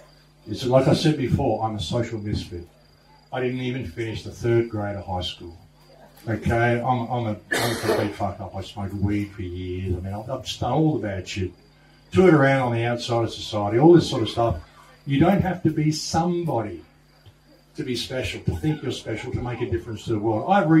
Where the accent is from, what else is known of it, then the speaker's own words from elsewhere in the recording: Australia; Sorry for swearing, but I'm an Australian. It's just what we do.